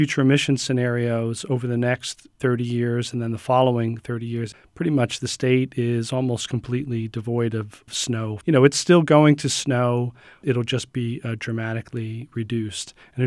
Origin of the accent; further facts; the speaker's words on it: Northeast, United States; I've been living in Pennsylvania for the last 20 years. I grew up in the Northeast.